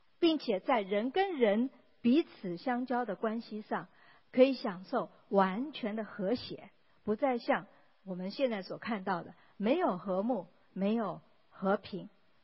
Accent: China; 我们中国人就是平安，我们的概念就是最好就是没有难处、没有不幸、没有灾害、没有挫折

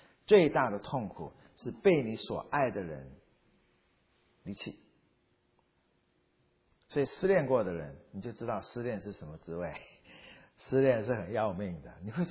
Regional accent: Xiamen, Fujian, China; 金门出去还有一个小小的岛，就在我家乡门口。我家乡在厦门那里嘛。

